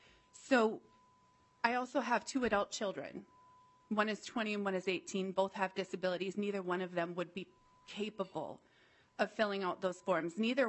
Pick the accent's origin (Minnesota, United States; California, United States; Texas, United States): Minnesota, United States; Duluth; I'm Eagle Clan and I'm from Duluth. I live here in the cities now